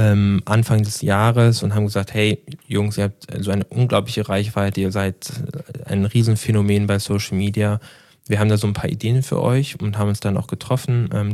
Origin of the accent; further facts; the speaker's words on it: Schleswig-Holstein, Germany; Ich bin ja eigentlich Schleswig-Holsteiner